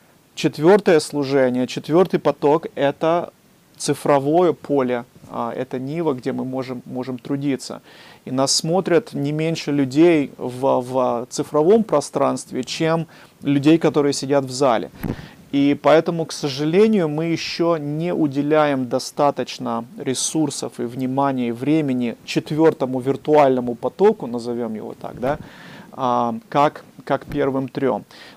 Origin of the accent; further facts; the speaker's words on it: Moscow, Russia; born there; И я сам родился в Москве, я не говорю по-украински